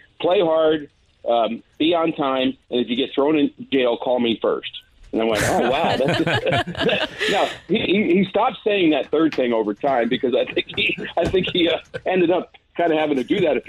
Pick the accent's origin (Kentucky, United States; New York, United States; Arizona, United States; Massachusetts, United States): New York, United States; now in St. Louis, United States; my wife's from Virginia. I'm from New York, but we became St. Louisans on a dime.